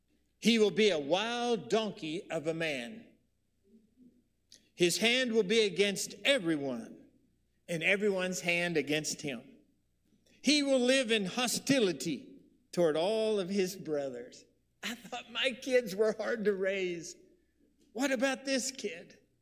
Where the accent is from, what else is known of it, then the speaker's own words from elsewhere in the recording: Odessa, Texas, United States; I'm from Odessa. Now I know, can anything good come out of Odessa? No. Well, in Odessa, you play football, right? And you work in the oil field.